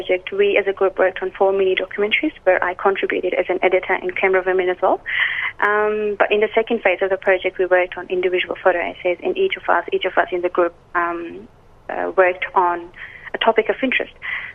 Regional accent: Afghanistan; now in Australia; I'm actually from Afghanistan and a Hazara as well.

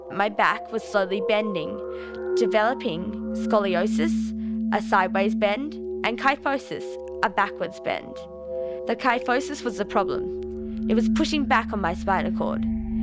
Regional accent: Alice Springs, Northern Territory, Australia; I was born in Alice Springs. I have lived here all my life.

